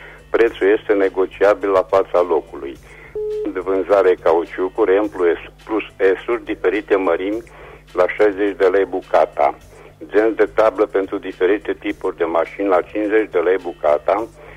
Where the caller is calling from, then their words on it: Reșița, Caraș-Severin, Romania; sunt din Reșița, să trăiți.